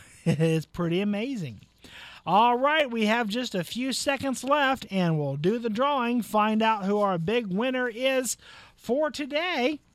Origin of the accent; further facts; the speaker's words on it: Waldo, Ohio, United States; down in my hometown where I live in Waldo